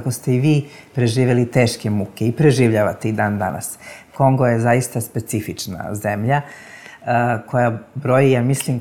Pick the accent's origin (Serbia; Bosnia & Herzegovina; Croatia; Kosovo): Kosovo; Peć, Peja District; born there; Ja sam rođena u Peći na Kosovo i Metohiji